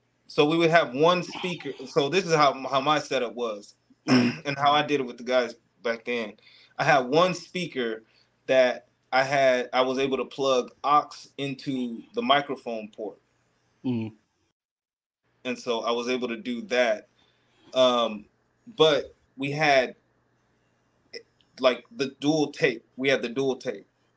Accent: Arizona, United States; And I really grew up a lot in West Arizona, and growing up in West Arizona, it was normal.

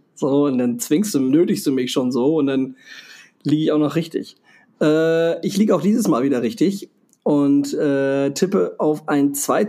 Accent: Baltic coast, Germany; ich bin an der Ostsee groß geworden, wir hatten früher einen Campingplatz an der Ostsee

